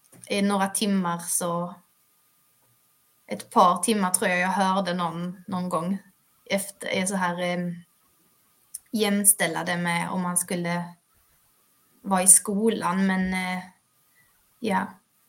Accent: Malmö, Skåne, Sweden; now in Bornholm, Denmark; det var ju mycket för att vi kommer från Skåne och att det är nära familjen hemma i Malmö och så.

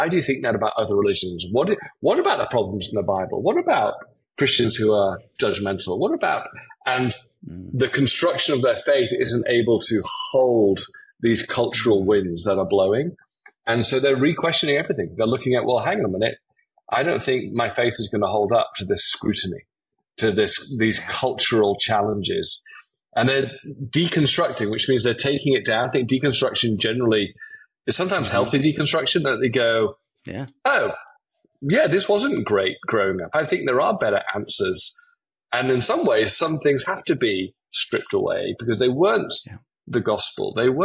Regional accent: England, United Kingdom; Obviously, I'm not from America. I'm from England.

